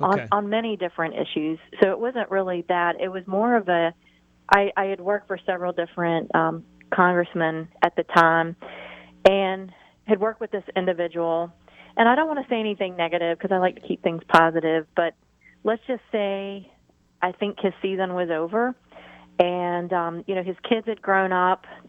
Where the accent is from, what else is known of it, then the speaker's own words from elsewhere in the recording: Deep South, United States; Well, you're going to find this very interesting, but I grew up in the Deep South